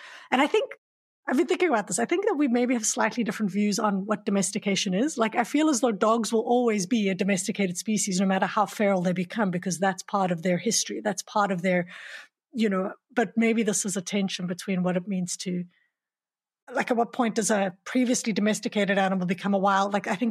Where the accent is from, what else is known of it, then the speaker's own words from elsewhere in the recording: South Africa; I'm from South Africa and I'm a white South African, I can't disavow the fact that I come from, you know, a heritage of colonization and of apartheid in South Africa, right?